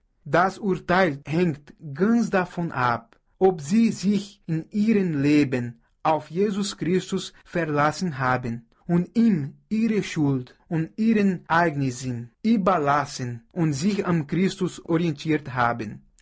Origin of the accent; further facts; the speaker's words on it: Brazil; first language Portuguese; German is a second language; ich komme aus Brasilien